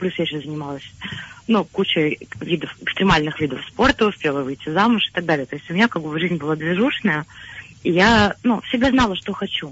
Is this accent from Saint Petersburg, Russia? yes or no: yes; Saint Petersburg, Russia; Мне 28 лет, я из Санкт-Петербурга.